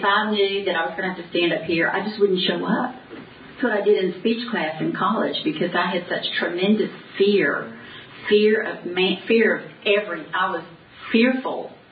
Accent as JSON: {"language": "English", "country": "United States", "tie": "born there", "said": "I thank God that I was born in America."}